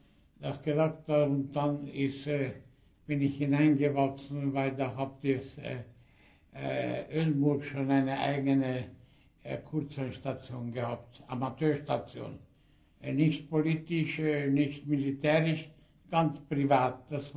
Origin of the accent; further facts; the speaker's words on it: Sopron, Győr-Moson-Sopron, Hungary; geboren bin ich hier in Sopron, 1920, am 13. Juni. Die Eltern stammen aus Siebenbürgen, aus Großungarn, jetzt Rumänien. Sie waren sächsische Deutsche.